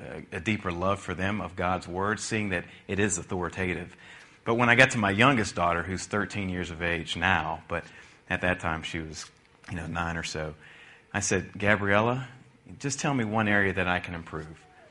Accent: Sewickley, Pennsylvania, United States; I was born and raised in the North. Don't hold that against me. It's in a little town called Swickley, Pennsylvania. It's a bucolic town.

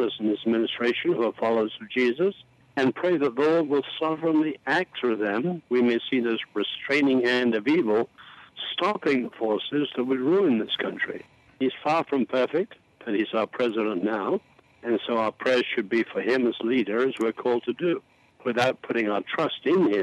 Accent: England, United Kingdom; you know, I'm an Englishman, not an American. I couldn't vote.

